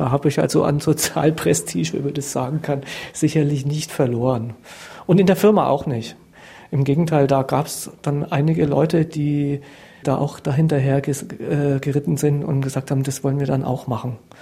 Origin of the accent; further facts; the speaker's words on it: Erlangen, Bavaria, Germany; Der wohnt zwar 200 Kilometer weiter weg in meiner Heimatstadt Erlangen.